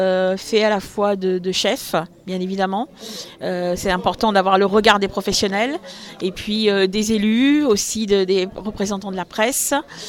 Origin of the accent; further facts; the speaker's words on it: Tours, Centre-Val de Loire, France; born there; Moi, je suis née à Tours, je suis tourangelle. Et je suis arrivée, à l'époque, c'était Midi-Pyrénées, je suis arrivée dans le comminges en 2005.